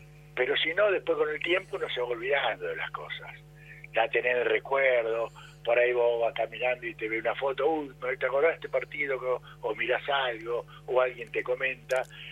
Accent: Santa Fe, Argentina; Yo soy de Santa Fe.

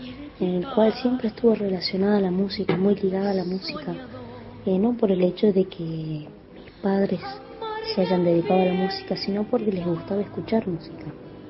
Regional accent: San Miguel de Tucumán, Tucumán, Argentina; moved away as an adult; now in Córdoba, Argentina; Soy nacida y criada en San Miguel de Tucumán.

